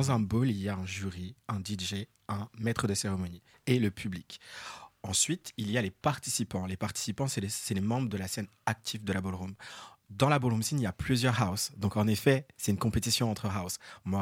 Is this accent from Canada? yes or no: no; Republic of the Congo; je suis Capricorne, je suis Congolais.